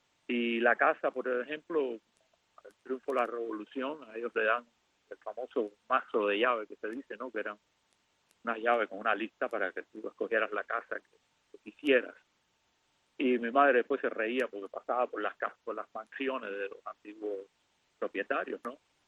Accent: Havana, Cuba; now in Montreal, Canada; Yo nací en La Habana, nací y crecí en La Habana, en el municipio Playa.

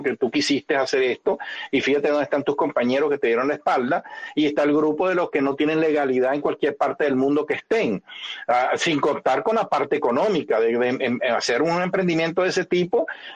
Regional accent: Venezuela; porque somos ciudadanos venezolanos

